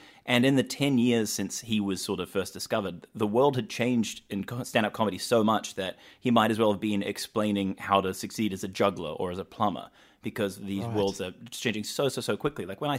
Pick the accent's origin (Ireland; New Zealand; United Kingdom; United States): New Zealand; I grew up in New Zealand and it was just such a big thing when that was being produced.